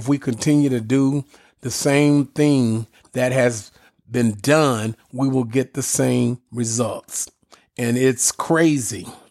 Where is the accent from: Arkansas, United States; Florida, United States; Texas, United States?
Arkansas, United States; Little Rock; now in California, United States; towards Arkansas, where I'm from. I'm from Little Rock originally. I live in California now.